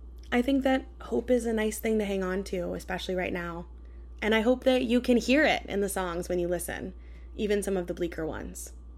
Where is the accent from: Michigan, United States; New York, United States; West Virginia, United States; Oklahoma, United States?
West Virginia, United States; Shepherdstown; I grew up in Shepherdstown, West Virginia, which is the same place where my mom grew up, one town over from where my dad grew up